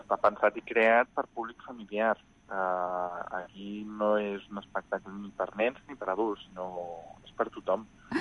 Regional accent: Bilbao, Basque Country, Spain; born there; és un nom basc, perquè jo vaig néixer a Bilbao

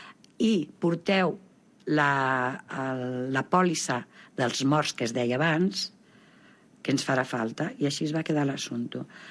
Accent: Mataró, Catalonia, Spain; soc de Mataró

